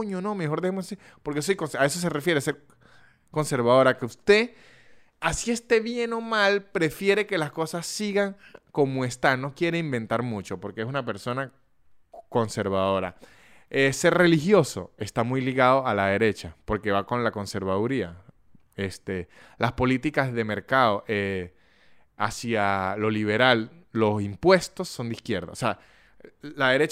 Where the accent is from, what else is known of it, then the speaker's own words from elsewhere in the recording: Venezuela; now in Argentina; Yo me considero ahorita, a los 31 años, primero que como venezolano que vivió el chavismo